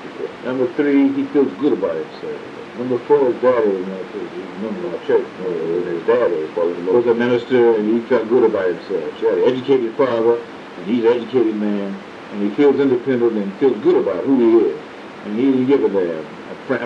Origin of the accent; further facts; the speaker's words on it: Carterville, Georgia, United States; I came from Carterville, Georgia. I thought about Carterville, Georgia, come to Lineville, and I was a whole lot better than Carterville.